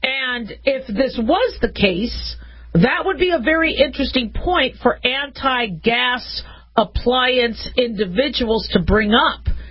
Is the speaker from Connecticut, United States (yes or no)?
no; Phoenix, Arizona, United States; also born or lived in Las Vegas / Los Angeles; I grew up in Vegas and Phoenix. I was born in L.A. And there was an earthquake when I was really young.